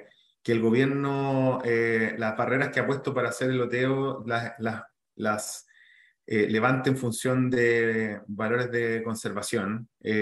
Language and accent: Spanish; Puente Alto, Santiago Metropolitan Region, Chile; born there; yo soy un gallo que nací en Puente Alto, por suerte estudié en el Instituto Nacional